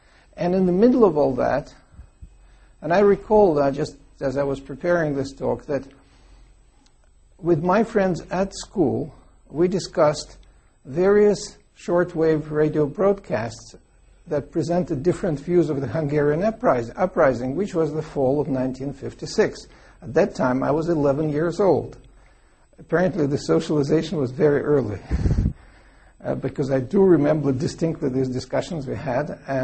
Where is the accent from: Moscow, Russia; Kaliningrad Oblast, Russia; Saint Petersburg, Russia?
Saint Petersburg, Russia; Leningrad; moved away as an adult; As you heard, I grew up in the Soviet Union until the age of 28, and these were obviously my formative years. And how can I describe those years? Well, I think that I grew up in Leningrad.